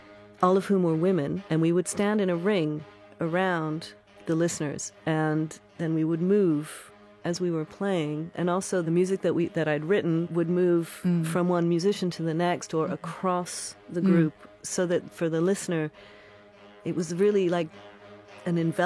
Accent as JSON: {"language": "English", "town": "Seattle", "region": "Washington", "country": "United States", "said": "Well, I come from Seattle, and musically, I come from a lot of silence."}